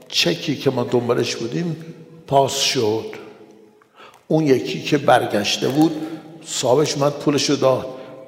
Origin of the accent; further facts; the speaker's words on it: Iran; born there; ما در ایران متولد شدیم، پدر مادرمون هم شیعه بوده